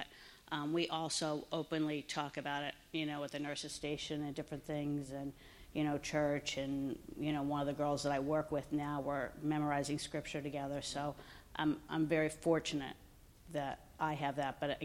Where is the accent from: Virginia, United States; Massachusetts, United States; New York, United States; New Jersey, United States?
Massachusetts, United States; Boston; I'm visiting down from Boston.